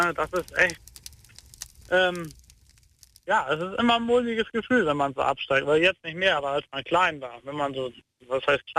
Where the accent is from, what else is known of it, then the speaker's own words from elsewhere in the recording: Hollenstedt, Lower Saxony, Germany; Ich komme aus Hollenstedt. Das ist zwischen Hamburg und Bremen in Niedersachsen.